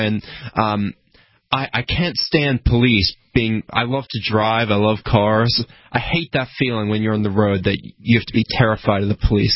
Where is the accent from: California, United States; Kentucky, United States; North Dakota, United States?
Kentucky, United States; Yeah, I'm from Kentucky.